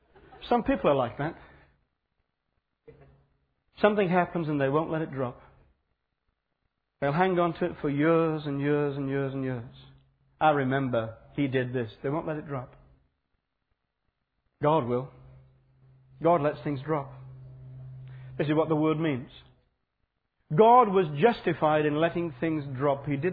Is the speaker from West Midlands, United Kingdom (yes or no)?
yes; Burslem, West Midlands, United Kingdom; I grew up in Burslem. And just about a quarter of a mile up the road from us was Port Vale.